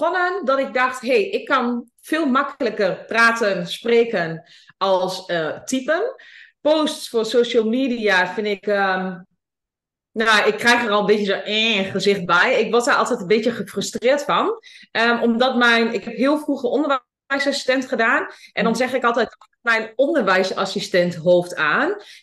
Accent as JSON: {"language": "Dutch", "region": "Overijssel", "country": "Netherlands", "accent": "Twente", "said": "oh god, mijn accent, mijn Twentse accent."}